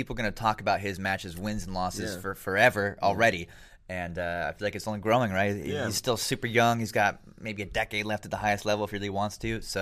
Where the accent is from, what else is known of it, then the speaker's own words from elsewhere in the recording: California, United States; They I grew up in Orange County area, and they always come to the big events